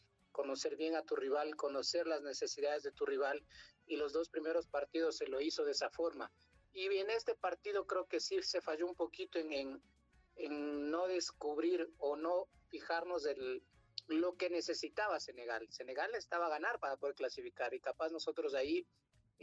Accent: Ecuador; Quisiéramos nosotros como ecuatorianos que no se corte este proceso.

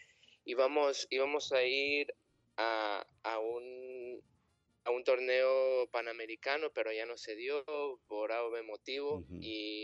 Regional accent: Los Angeles, California, United States; yo crecí en Los Ángeles y siempre me gustaba la tenencia de balón

